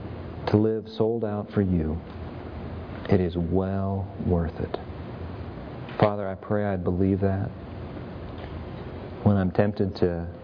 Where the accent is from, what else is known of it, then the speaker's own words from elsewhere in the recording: Fremont, California, United States; You know, I grew up in Fremont, California. I moved there in the fourth grade, but I kind of consider that my hometown.